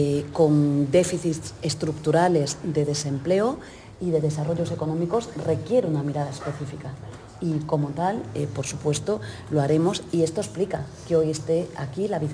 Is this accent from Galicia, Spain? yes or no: yes; Ferrol, Galicia, Spain; Yo soy de Ferrol, conozco, tengo los datos de la carga de trabajo de Cádiz.